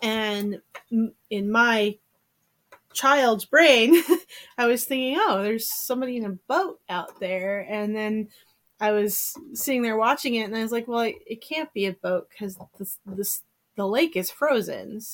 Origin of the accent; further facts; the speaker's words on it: Wasilla, Alaska, United States; Matsu Valley, right outside of Wasilla.